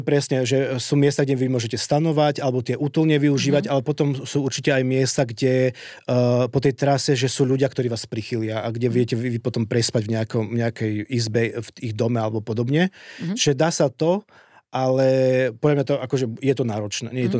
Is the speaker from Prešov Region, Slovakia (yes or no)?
no; Kluknava, Košice Region, Slovakia; Ja teda pochádzam pôvodom zo Spiša. Obec je, že Kluknava.